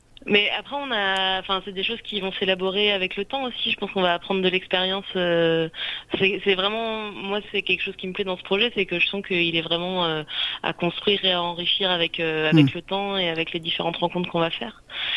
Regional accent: Tours, Centre-Val de Loire, France; Parce que moi, je suis de Tours, du coup.

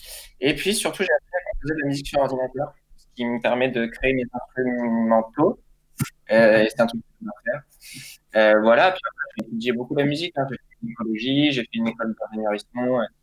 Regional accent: Tours, Centre-Val de Loire, France; je viens de Tours et je fais de la musique chantée en français

